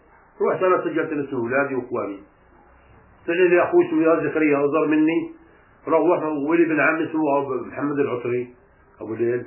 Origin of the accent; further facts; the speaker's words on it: Palestine; سنة 67 الله عارف كنا بالغور ما طلعناش على نابلس. صار الحرب واحنا بالغور